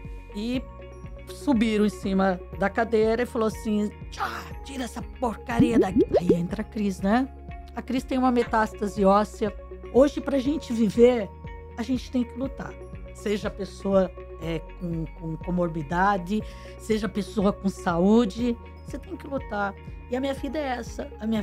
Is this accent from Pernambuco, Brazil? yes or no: no; Pirajuí, São Paulo, Brazil; moved away as an adult; now in Campinas, Brazil; eu vim do interior, né? De uma cidade pequena, que era Pirajuí, onde eu nasci. E com 18 anos fui morar em Campinas